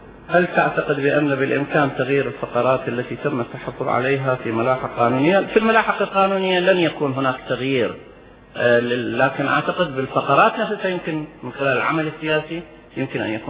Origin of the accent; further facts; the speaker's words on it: Iraq; لكن أرجع وأقول كعراقيين إحنا مقابلين المقدار هذا